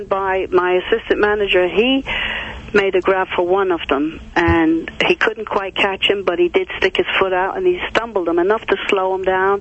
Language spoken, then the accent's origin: English; Dublin, Leinster, Ireland; I am Irish. I'm from Dublin, yes.